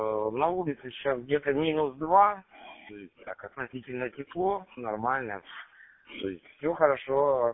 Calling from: Leningrad Oblast, Russia; фактически я работаю из Ленинградской области, а вот, ну, как бы, нахожусь буквально там в 3 километрах от границы до Санкт-Петербурга.

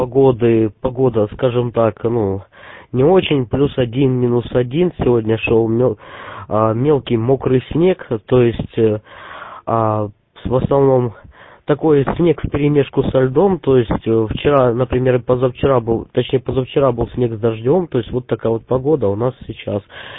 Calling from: Kharkiv, Kharkiv Oblast, Ukraine; я работаю из Харькова через Халинк.

